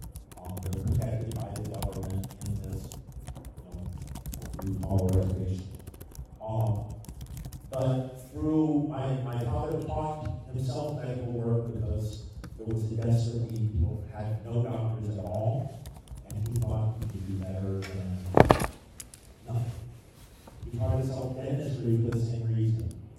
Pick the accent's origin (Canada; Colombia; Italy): Colombia; So I grew up in Colombia, South America. My parents were Bible translators for an indigenous group that lived 30 miles walk in the mountains from the end of the road.